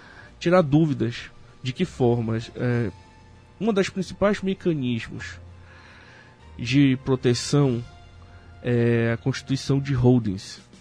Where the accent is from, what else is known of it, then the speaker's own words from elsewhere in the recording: Macapá, Amapá, Brazil; Eu estou muito feliz de estar aqui em Macapá, na minha terra, onde nasci.